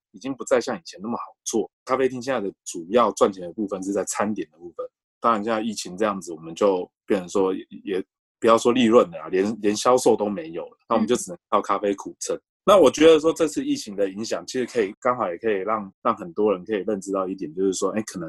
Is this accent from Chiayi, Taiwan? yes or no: no; Xinzhuang, New Taipei, Taiwan; now in Melbourne, Australia; 然后我在墨尔本已经23年了，然后我是从台湾台北新庄来的，然后我现在是在经营一间咖啡厅，我在 Mitchell 也就是在墨尔本的东边大约20公里处。